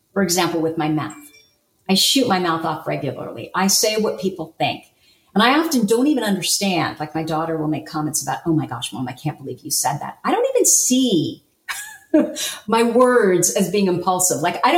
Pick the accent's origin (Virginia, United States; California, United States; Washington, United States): California, United States; San Francisco; But we were such city slickers. We came from San Francisco that we did not know that the sound that the Canada geese make is very different than the sound of the bullfrog.